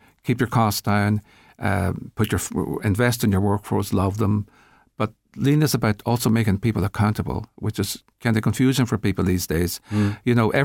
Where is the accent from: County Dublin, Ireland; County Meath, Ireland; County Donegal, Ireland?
County Donegal, Ireland; Letterkenny; And I grew up near Letterkenny, where factories came and went, and it was just considered normal.